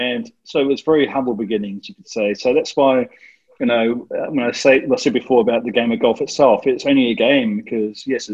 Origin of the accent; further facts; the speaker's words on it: New Zealand; when I was growing up in New Zealand